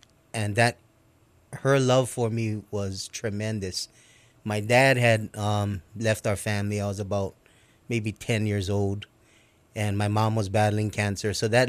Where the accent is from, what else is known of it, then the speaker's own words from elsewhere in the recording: Waimalu, Hawaii, United States; I grew up in the Waimalu area, and it was a quite violent neighborhood, a lot of drugs, exposure to violence. A lot of, it was a low-income area